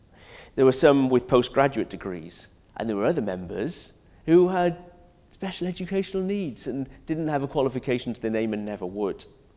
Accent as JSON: {"language": "English", "region": "Wales", "country": "United Kingdom", "said": "Well, as a Welshman, that makes me very, very happy, of course."}